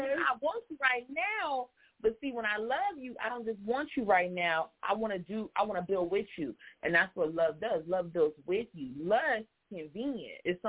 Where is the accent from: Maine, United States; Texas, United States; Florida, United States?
Florida, United States; I'm from Florida.